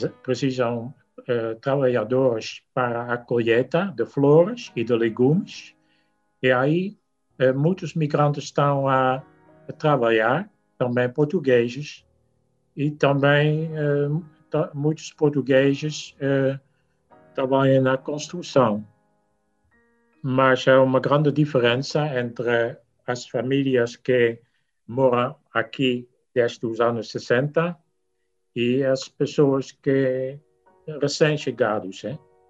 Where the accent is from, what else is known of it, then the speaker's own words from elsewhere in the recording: Netherlands; Então, mas eu sou holandês e eu não sou partidário, né?